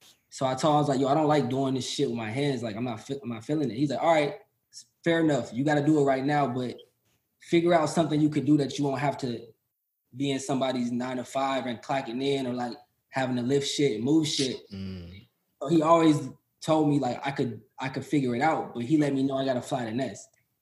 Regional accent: Hammond, Indiana, United States; also born or lived in Chicago, United States; Yeah, I was born in Chicago, and so I lived there up until like sixth grade, and then I moved to a small town called Hammond, Indiana, which is near Gary.

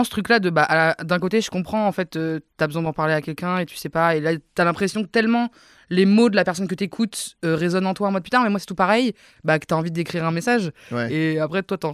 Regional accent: Fontenay-le-Fleury, Île-de-France, France; Fontenay-le-Fleury.

